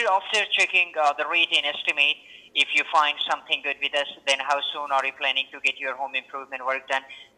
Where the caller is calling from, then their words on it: Washington, United States; Sir, I'm calling you from Washington, the state of Washington.